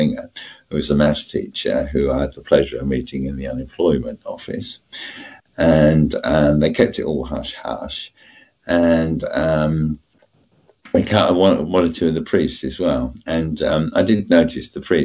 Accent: Weybridge, South East England, United Kingdom; also born or lived in London; I was born in St. Thomas's, actually. And we lived in Chelsea for a while, and then my mum got tired of the city, said I want to go out to find the country.

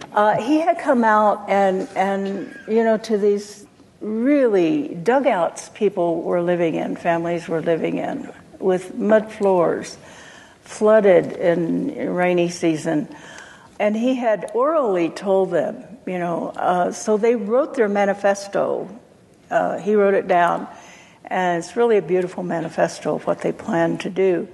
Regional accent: Oklahoma, United States; I grew up in Oklahoma.

